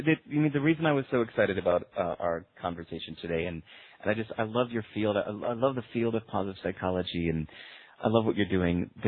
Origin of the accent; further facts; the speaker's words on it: Chicago, Illinois, United States; also born or lived in New York / Portland; now in Singapore; the way that I grew up in Chicago, then moved to New York, and then Portland, Oregon.